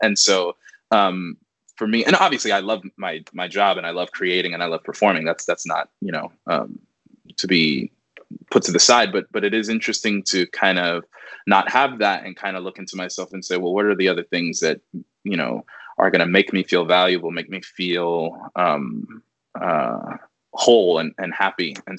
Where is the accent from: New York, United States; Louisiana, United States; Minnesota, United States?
New York, United States; New York City; I'm from New York City.